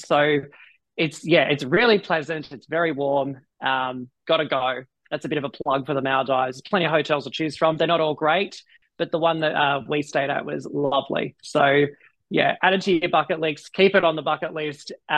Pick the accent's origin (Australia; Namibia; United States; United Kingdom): Australia; Sydney, New South Wales; So I'm from Sydney, Australia.